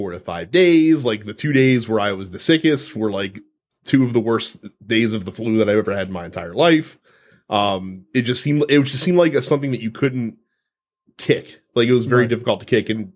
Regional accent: United States; So of all the issues that are most important to me as an American

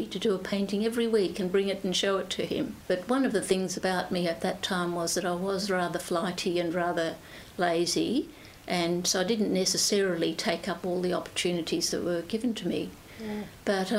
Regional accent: Bridgetown, Western Australia, Australia; born there; we were about fifth generation Australians, and I was born in Bridgetown, and I'm now 75 years old

